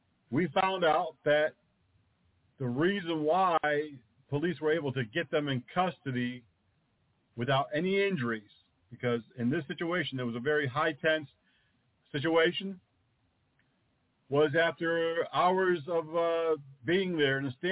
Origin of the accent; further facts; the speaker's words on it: New England, United States; I traveled frequently and know quite well because I'm from the New England area.